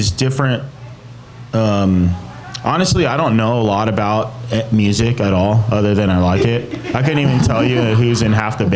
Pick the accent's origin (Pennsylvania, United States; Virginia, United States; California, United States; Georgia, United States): Virginia, United States; Alexandria; so I grew up in outside of Washington, D.C., which is where I'm from originally, in Alexandria, Virginia.